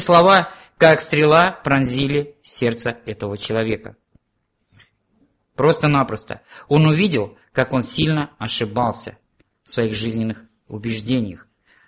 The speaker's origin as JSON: {"language": "Russian", "country": "Russia", "tie": "born there", "moved": "yes", "said": "Я родился на Волге, приехал сюда, увидев Енисей, это бурная река"}